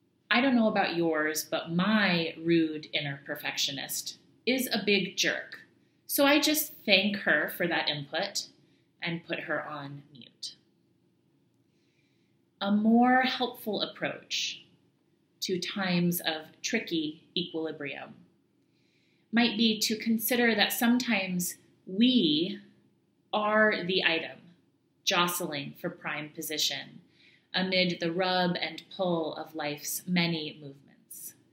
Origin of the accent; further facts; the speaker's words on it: Portland, United States; My family is in Portland, it's my hometown, and my partner's next professional opportunity is there. This area has not been an easy place for us as a gay Black family.